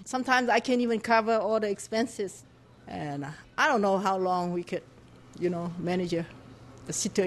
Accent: China; English is a second language; Make a living, better life. That's our dream. I come from China.

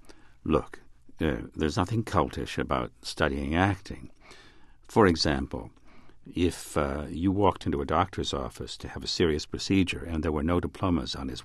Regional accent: Detroit, Michigan, United States; now in New York, United States; And then when I came to New York from Detroit to finish my education in the law, I had to work.

